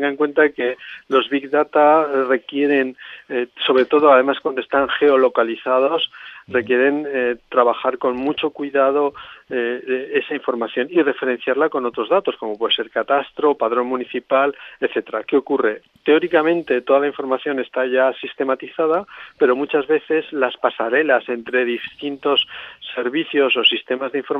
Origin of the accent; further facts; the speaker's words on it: Aragon, Spain; Bueno, yo soy aragonés, sí. He nacido aquí.